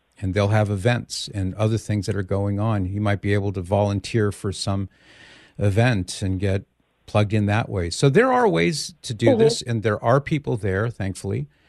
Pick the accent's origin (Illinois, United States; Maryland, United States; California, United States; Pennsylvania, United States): California, United States; moved away; The reason I ask is because I'm from California. I don't live there anymore, but I'm from there, and I know it very well.